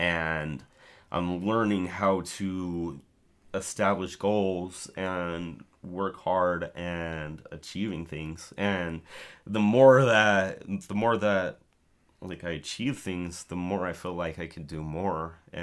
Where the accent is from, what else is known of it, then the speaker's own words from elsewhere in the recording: Utah, United States; accent: Utah; hopefully they can look past my retarded Utah accent.